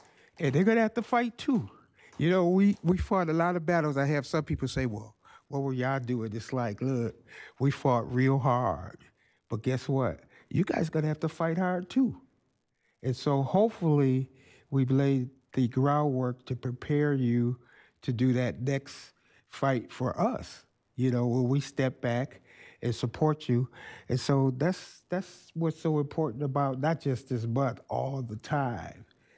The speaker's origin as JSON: {"language": "English", "town": "Milwaukee", "region": "Wisconsin", "country": "United States", "tie": "born or raised there", "said": "I'm originally from Milwaukee, so I remember people like Val Phillips, who I've known personally, a lot of people when I was growing up."}